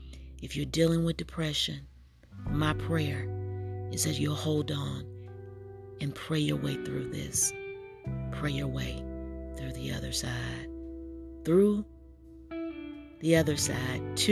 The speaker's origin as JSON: {"language": "English", "country": "United States", "said": "but I'm American"}